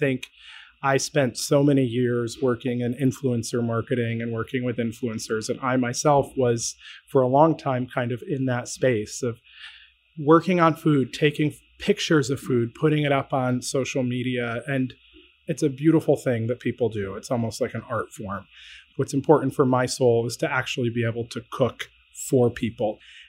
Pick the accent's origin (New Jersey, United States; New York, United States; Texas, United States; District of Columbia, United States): New York, United States; Syracuse; So I grew up in central New York. I grew up in Syracuse